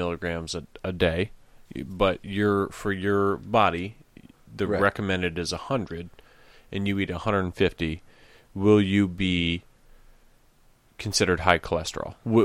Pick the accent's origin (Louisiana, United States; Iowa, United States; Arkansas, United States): Iowa, United States; 712, brother.